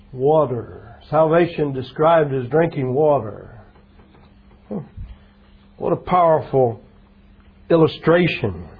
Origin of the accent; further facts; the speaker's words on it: Florida, United States; When my wife and I were, when I graduated from Bible college and went back to my hometown, Florida